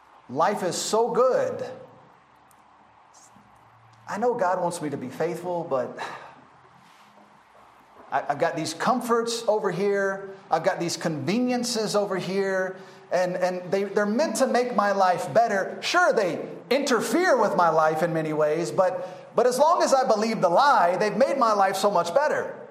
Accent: the South, United States; I mean, I'm from the South in America. I mean, that's what we are.

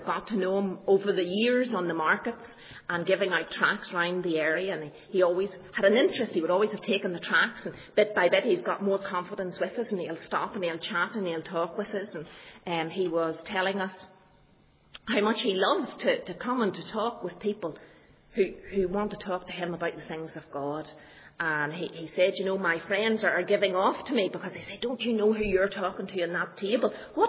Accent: Armagh, Northern Ireland, United Kingdom; I'm coming from Armagh. We do have two cathedrals in our city.

